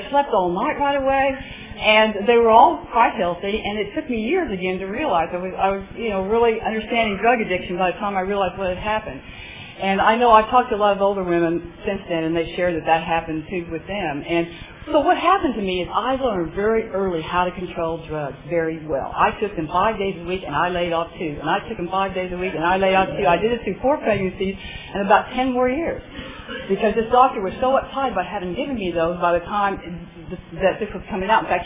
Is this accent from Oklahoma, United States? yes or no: yes; Oklahoma, United States; I grew up in Oklahoma, and I married when I was 18.